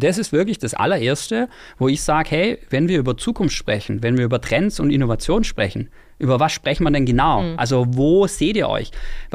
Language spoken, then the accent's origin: German; Baden-Württemberg, Germany; ich komme ja aus dem Schwabenland. Da heißt ja, wir können alles außer Hochdeutsch